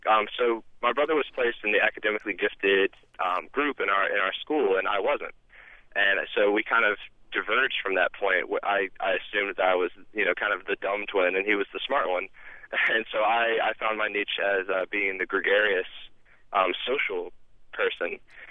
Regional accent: North Carolina, United States; born there; I'm an identical twin. I was born in outside of Charlotte, North Carolina.

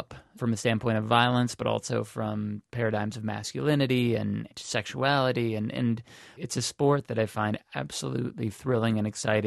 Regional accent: Madison, Wisconsin, United States; Yeah, I grew up in Madison, Wisconsin, so I, from the age of 4 or 5, was going with my dad to University of Wisconsin football games at Camp Randall.

